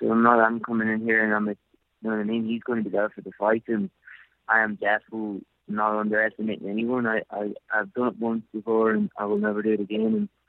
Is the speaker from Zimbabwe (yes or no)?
no; Strabane, Northern Ireland, United Kingdom; I come from Strabane and Ireland